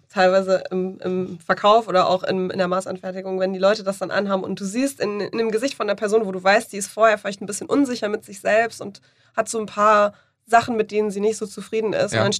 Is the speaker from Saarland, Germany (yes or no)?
no; Mecklenburg-Vorpommern, Germany; also born or lived in Thuringia; now in Hamburg, Germany; Gebürtig komme ich aus Thüringen, aufgewachsen, okay, bin ich in Mecklenburg.